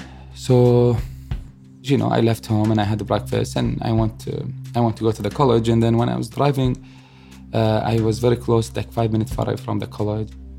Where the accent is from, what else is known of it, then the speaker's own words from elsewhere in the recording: Baghdad, Baghdad Governorate, Iraq; I grew up and raised in Baghdad. Always we hear about war.